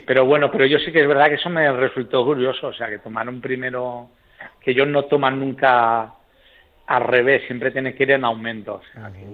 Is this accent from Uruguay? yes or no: no; Valencian Community, Spain; Como buen valenciano ya sabéis la respuesta obligada.